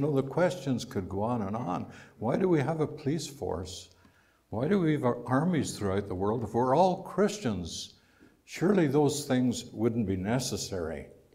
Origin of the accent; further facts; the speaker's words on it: Ireland; And of course, being Irish, we like to kid. I mean, what else can you do coming from Ireland?